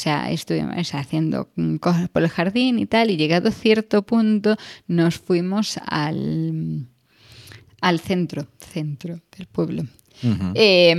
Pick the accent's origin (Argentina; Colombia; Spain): Spain; Galicia; yo es que soy gallega y tengo la costumbre de tener la nevera llena